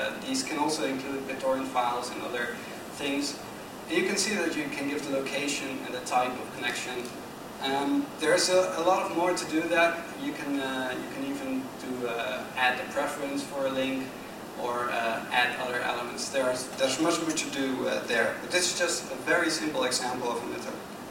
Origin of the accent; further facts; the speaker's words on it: Netherlands; English is a second language; I'm Dutch.